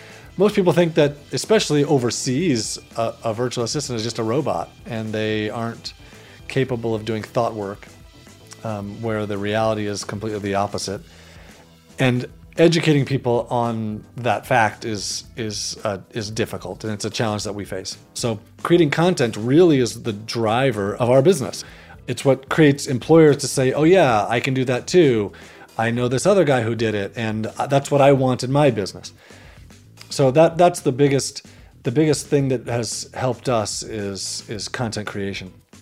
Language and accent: English; Highland, Utah, United States; I'm from Highland, Utah, and my side hustle is onlinejobs.ph.